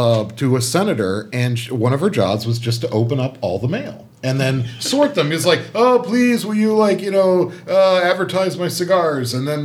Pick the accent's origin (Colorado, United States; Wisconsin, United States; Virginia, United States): Virginia, United States; McLean; I grew up in the McLean area near the CIA and the FBI